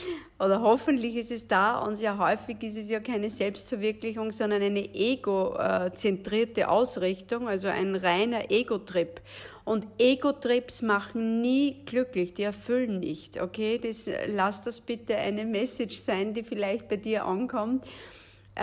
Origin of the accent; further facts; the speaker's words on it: Lower Austria, Austria; von meinem Heimatort in Niederösterreich nach Rom fahren